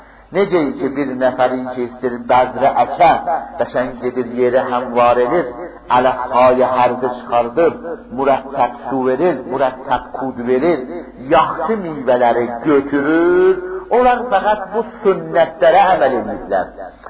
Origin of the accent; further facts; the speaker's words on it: Zanjan Province, Iran; now in United States; Yani istedim hatta bu hadde kimi bilindirmeye ki ben aslen İranlıyam.